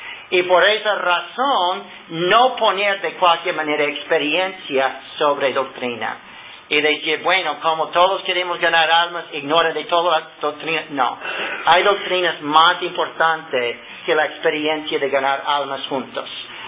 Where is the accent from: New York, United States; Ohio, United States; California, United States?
Ohio, United States; Spanish is a second language; En la iglesia donde yo crecí en Ohio